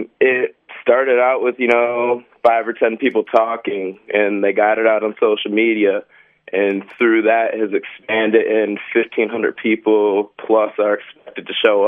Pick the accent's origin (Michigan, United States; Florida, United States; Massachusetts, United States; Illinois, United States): Michigan, United States; Grand Rapids; Yes, I'm from Grand Rapids. I'm a student at GRCC.